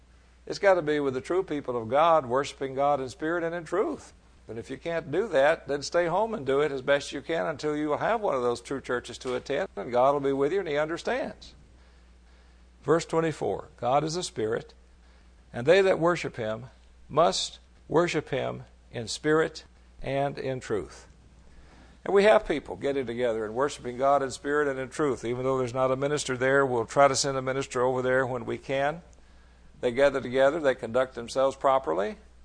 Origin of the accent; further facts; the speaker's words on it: Texas, United States; When I grew up in East Texas